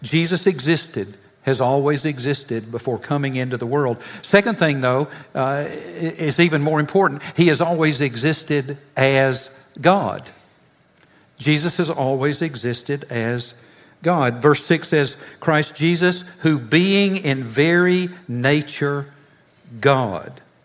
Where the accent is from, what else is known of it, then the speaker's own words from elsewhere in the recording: Deep South, United States; I was from the Deep South, and they were trying to teach me American English.